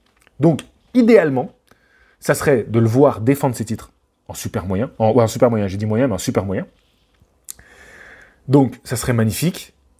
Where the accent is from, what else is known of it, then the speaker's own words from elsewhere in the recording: France; Pas seulement parce qu'on est français.